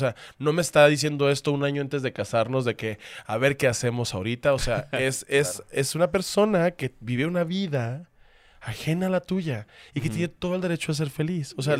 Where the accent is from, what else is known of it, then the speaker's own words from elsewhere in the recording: Sonora, Mexico; todo esto fue para decirte que soy de Sonora